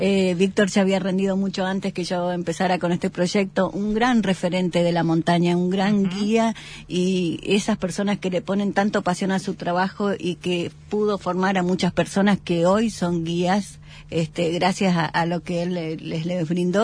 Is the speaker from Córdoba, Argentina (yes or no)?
no; Río Turbio, Santa Cruz, Argentina; mi ciudad natal, a Río Turbio, y a la ciudad que está al lado, que es 28 de noviembre. Ajá. Que son dos localidades de la cuenca carbonífera